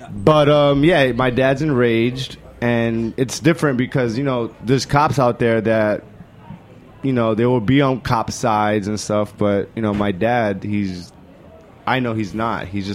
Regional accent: New York, United States; I was born in Bushwick, raised in the Lower.

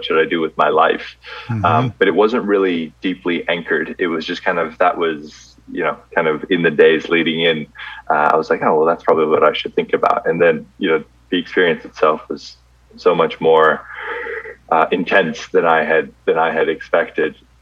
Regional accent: California, United States; also born or lived in Greece / Belgium; So moved to California when I was four. My mom was, I was born in Greece, moved to Belgium, so I'm actually a Belgian citizen now.

